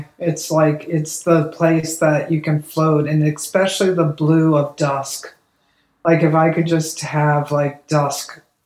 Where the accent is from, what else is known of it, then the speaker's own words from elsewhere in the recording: Ohio, United States; I grew up on Lake Erie in Ohio. And so I did this whole body of work for the Cleveland Clinic of the lake at different seasons.